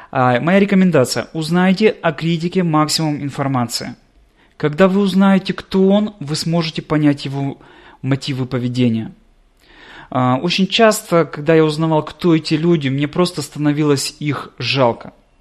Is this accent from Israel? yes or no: no; Ukraine; Я сам с Украины.